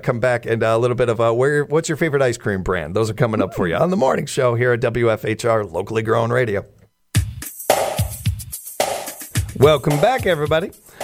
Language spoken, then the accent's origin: English; Chicago, Illinois, United States; I grew up in Chicago. I know politics.